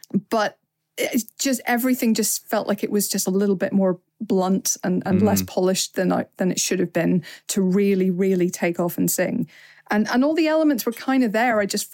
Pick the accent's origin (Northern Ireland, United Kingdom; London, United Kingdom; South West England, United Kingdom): Northern Ireland, United Kingdom; even as a Northern Irish person, there were lines I couldn't make out.